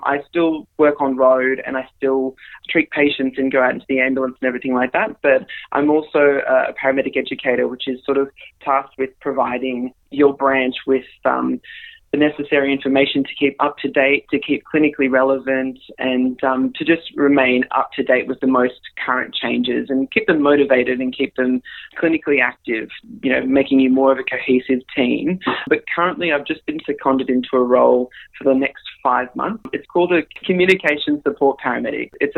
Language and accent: English; Oakley, Victoria, Australia; I grew up in Oakley mostly for the majority of my childhood. I mostly grew up in Oakley.